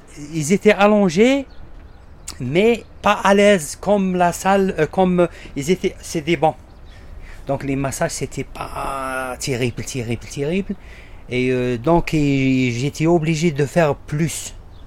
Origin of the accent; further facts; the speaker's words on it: Algeria; moved away as an adult; now in France; j'ai 46 ans, 47 ans plutôt. Voilà, je suis venu en France il y a environ 17 ans, en 2005. Et je suis algérien de nationalité.